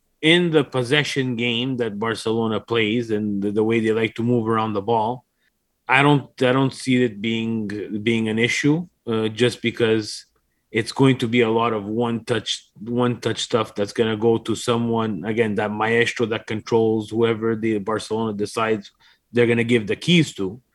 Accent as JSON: {"language": "English", "country": "Canada", "said": "We are from Canada. Imagine we do play soccer in Canada and we talk about Milan and love Milan."}